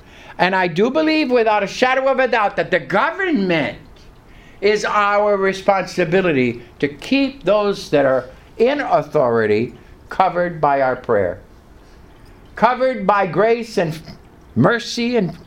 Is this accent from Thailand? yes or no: no; Canada; Because myself, I came from Canada.